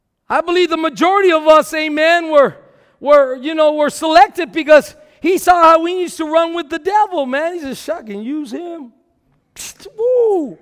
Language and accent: English; Texas, United States; I'm from South Texas, baby, and I know a fighter from not a, a non-fighter.